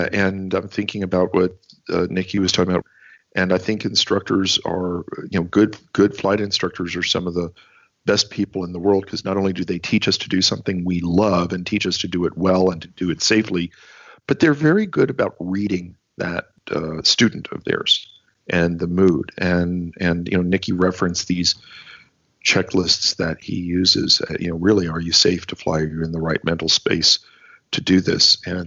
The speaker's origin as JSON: {"language": "English", "town": "New York City", "region": "New York", "country": "United States", "tie": "born or raised there", "said": "Which is no small feat when you consider I grew up in New York City."}